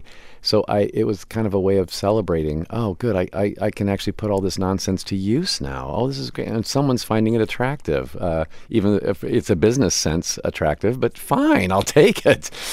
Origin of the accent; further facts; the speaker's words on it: Midwest, United States; When you're growing up in the Midwest and there's a certain sliver, a very, very narrow sliver of what's considered normal, what's considered cool.